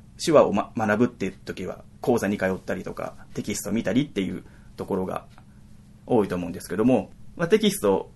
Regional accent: Seto, Aichi, Japan; 僕も、生まれも育ちも瀬戸っ子なので、やっぱり、ね、地元が元気っていうのがやっぱ一番いいかなと思って

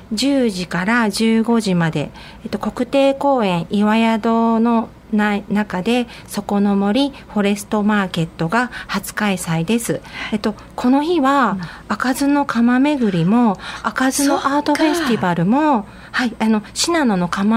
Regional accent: Aichi, Japan; 特に私三河の方からお嫁にこちらの方に来たので

